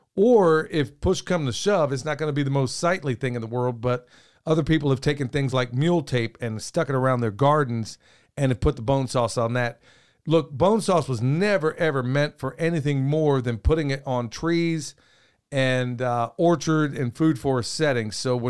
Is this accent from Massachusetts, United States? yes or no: no; Oklahoma, United States; Yeah, it was like growing up in Oklahoma.